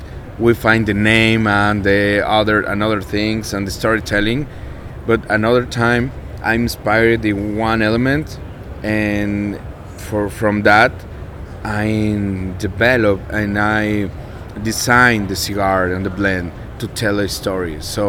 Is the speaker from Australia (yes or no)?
no; Jalisco, Mexico; And I'm from Jalisco, the land of tequila and mariachi.